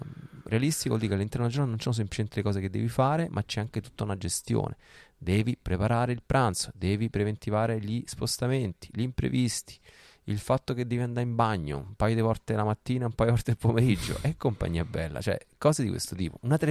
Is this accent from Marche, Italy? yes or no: no; Rome, Lazio, Italy; Io da buon romano so che se devo andare dall'altra parte di Roma